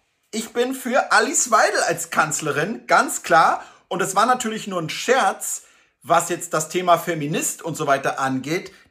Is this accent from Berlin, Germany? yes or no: yes; Berlin, Germany; Berlin, meiner Heimatstadt.